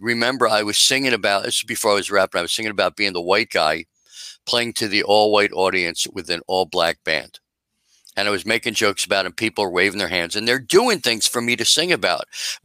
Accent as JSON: {"language": "English", "region": "New York", "country": "United States", "said": "He goes, so you're from Philly? Yeah, I'm a New Yorker."}